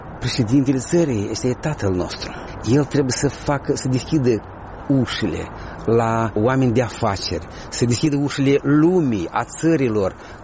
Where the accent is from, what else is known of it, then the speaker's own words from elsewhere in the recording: Moldova; suntem moldoveni